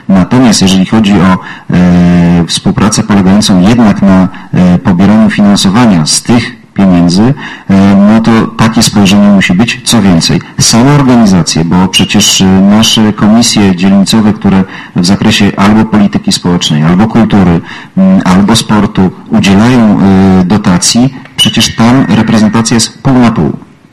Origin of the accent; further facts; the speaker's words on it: Warsaw, Masovian Voivodeship, Poland; ja jestem z Mokotowa. Mokotów to jest 250-tysięczne miasto, bodajże 13 miasto w Polsce